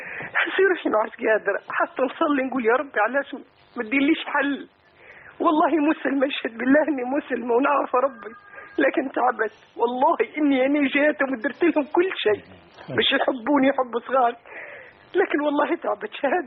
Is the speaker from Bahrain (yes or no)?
no; Libya; من ليبيا.